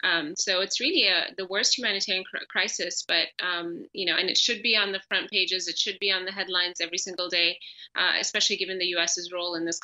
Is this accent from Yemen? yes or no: yes; Aden, Yemen; also born or lived in Hodeidah; I was born in Aden and I grew up in Aden in the south, but we have family in the north, in Hodeidah specifically.